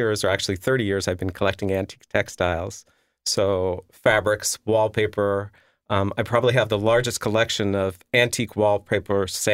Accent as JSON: {"language": "English", "town": "New York City", "region": "New York", "country": "United States", "tie": "born or raised there", "said": "I grew up in New York City."}